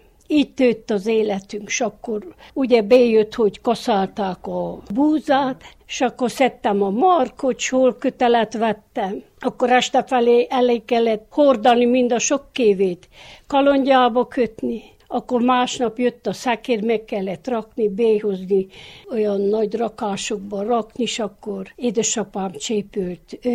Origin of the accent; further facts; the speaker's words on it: Városfalva, Harghita, Romania; Városfalváról. 39-ben születtem